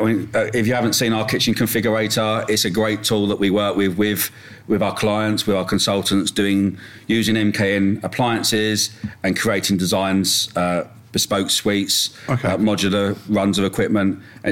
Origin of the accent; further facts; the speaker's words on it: London, United Kingdom; originally, Brad, I, as you know as well, I grew up in London.